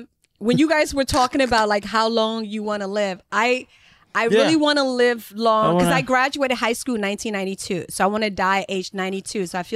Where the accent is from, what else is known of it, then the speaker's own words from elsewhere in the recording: Liberia; when we were growing up in Liberia, like if your house didn't have TV, of course you go to your friends to watch TV